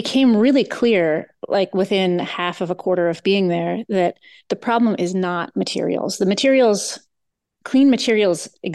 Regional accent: Berkeley, California, United States; I grew up in Berkeley, California, you know, insert hippie jokes here.

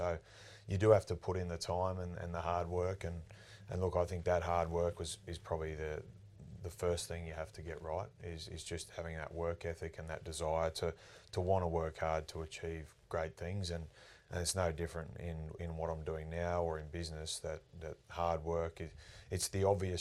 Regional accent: Rockhampton, Queensland, Australia; It was not about 96 and I came down from Rocky with my dad to go and watch the Wallabies play the All Blacks at the old Lang Park.

